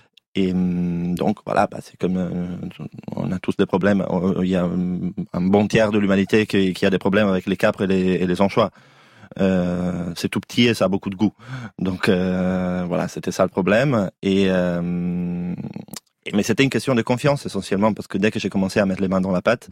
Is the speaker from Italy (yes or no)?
yes; Southern Italy, Italy; also born or lived in Berlin; parce qu'on disait, tu viens d'où? Bah, du sud de l'Italie.